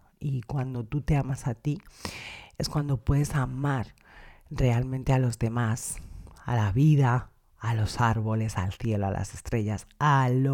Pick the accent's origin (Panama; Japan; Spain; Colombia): Spain; Madrid, Community of Madrid; born there; moved away as an adult; decidí que había acabado un ciclo en Madrid, Yo nací en Madrid